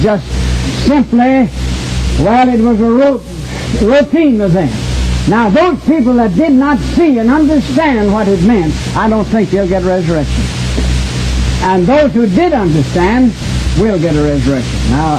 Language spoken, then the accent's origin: English; Conway, United States; I'd like to be stationed in Conway, my hometown, because there's so many people there that think I'm a reprobate.